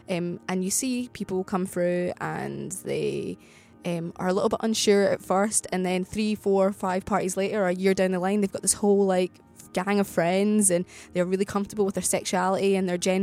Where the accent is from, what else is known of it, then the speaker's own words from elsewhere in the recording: Glasgow, Scotland, United Kingdom; And me, you know, I'm just Glaswegian and I'm kind of all about banter